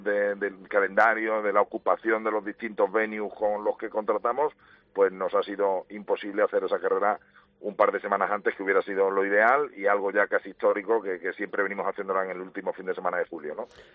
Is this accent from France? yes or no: no; Spain; las dos fundadores que somos españoles